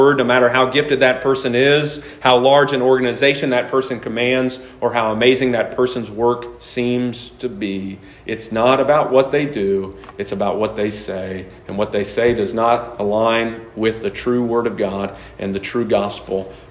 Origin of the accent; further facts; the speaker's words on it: Chillicothe, Ohio, United States; I'm from Chillicothe, so I know personally of ones in Chillicothe.